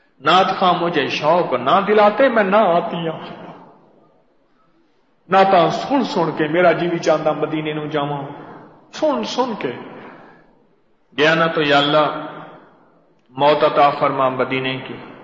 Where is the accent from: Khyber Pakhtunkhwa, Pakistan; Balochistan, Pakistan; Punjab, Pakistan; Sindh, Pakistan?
Punjab, Pakistan; Lahore; میں کہ میں بھی لاہور سے.